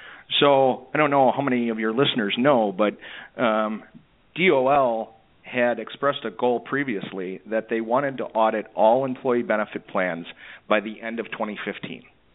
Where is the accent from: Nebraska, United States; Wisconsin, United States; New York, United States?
Wisconsin, United States; So I like to use because I'm from Wisconsin.